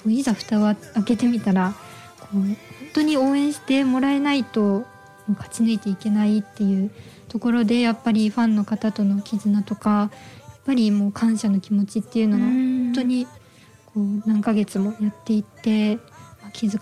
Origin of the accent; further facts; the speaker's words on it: Tochigi, Japan; 私は栃木出身だったので、いや今もそうなんですけど